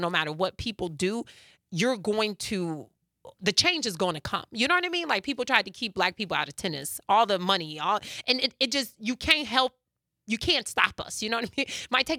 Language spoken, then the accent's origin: English; Madison, Wisconsin, United States; No, I'm from Madison, the capital of Wisconsin.